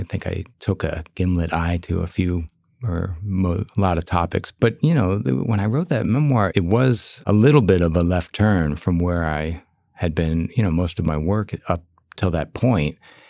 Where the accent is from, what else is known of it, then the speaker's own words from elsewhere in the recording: Chicago, Illinois, United States; when I was growing up in Chicago, we just called it sarcasm